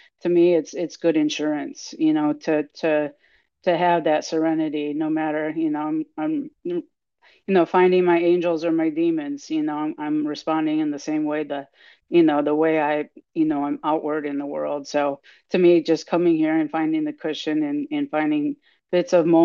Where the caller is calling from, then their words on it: Houston, Texas, United States; And I'm zooming in from Houston, Texas, and USA.